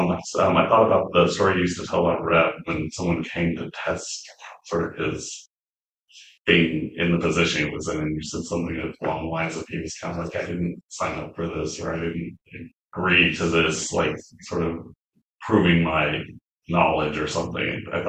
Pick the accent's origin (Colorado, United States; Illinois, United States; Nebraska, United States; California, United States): Colorado, United States; Yes, I was thinking about when I grew up in Colorado, it was a very conservative place, and there were a lot of Christians, and there probably still are.